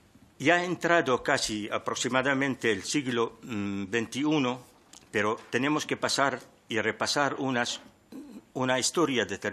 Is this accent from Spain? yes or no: yes; Spain; como musulmanes españoles conviviendo y trabajando hombro con nuestros conciudadanos, compañeros y hermanos de otras confesiones o convicciones, construyendo juntos un país fuerte, unido y próspero